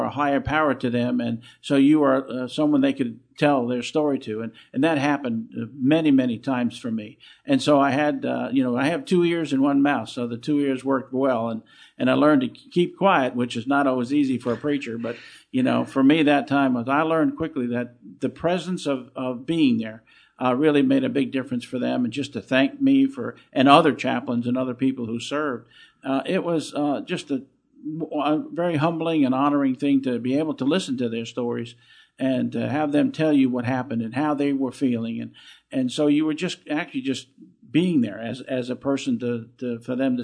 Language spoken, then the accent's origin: English; Long Island, New York, United States; born there; So, I was born in Long Island.